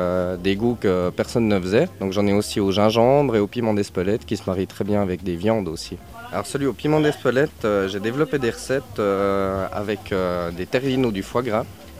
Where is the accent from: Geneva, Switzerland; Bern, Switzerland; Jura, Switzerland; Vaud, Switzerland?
Jura, Switzerland; je suis d'origine des Franches Montagnes, je suis né aussi dans le Jura mais dans la vallée.